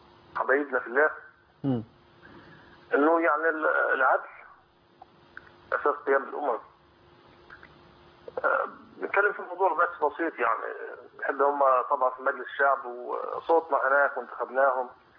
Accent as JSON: {"language": "Arabic", "town": "Mansoura", "region": "Dakahlia", "country": "Egypt", "lives_now": "Jordan", "said": "انا بتكلم معاك ان شاء الله من الاردن انا مصري من المنصوره"}